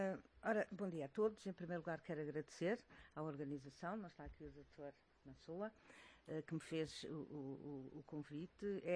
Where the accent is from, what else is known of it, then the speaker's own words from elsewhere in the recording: Guinea-Bissau; moved away as an adult; now in Portugal; Eu também posso-me considerar uma espécie de uma migrante guineense na Europa, em Portugal. Vim para Portugal em 71, nasci e cresci e casei na Guiné-Bissau, ainda no tempo colonial, eu sou do tempo colonial.